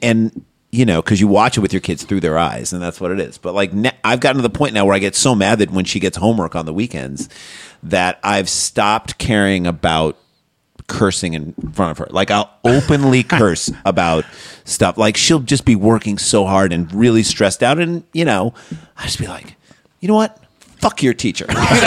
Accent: St. Louis, Missouri, United States; We're from St. Louis. We grew up in St. Louis, right.

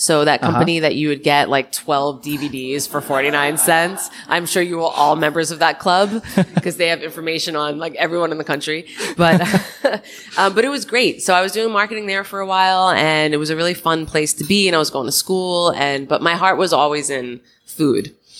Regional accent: New York, United States; born there; I was born on Long Island.

